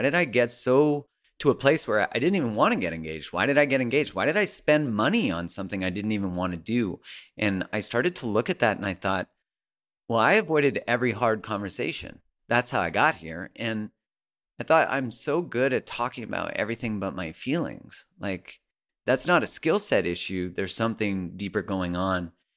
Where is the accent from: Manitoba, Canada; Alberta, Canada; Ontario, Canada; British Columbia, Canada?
Alberta, Canada; Calgary; In Calgary, I grew up in Calgary.